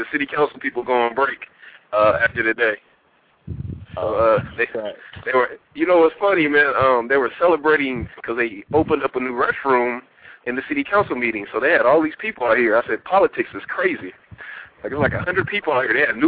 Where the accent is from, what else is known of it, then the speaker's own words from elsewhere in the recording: West Coast, United States; I'm from the West Coast too, man, so I don't even know.